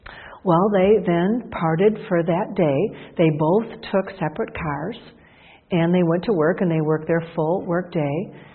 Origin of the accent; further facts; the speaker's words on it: Michigan, United States; and we're from Michigan, and the weather was horrendous.